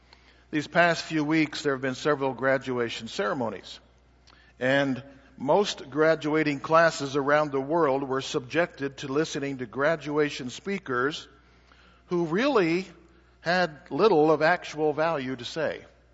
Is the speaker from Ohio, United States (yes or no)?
no; Colorado, United States; Or as they used to say where I grew up in Colorado, he was scared spitless.